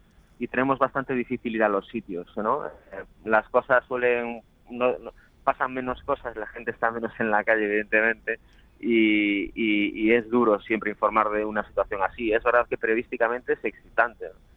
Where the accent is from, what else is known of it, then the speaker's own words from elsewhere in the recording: Pontevedra, Galicia, Spain; born there; Transcurre en Pontevedra, que es mi ciudad natal, y durante el principio de los 90.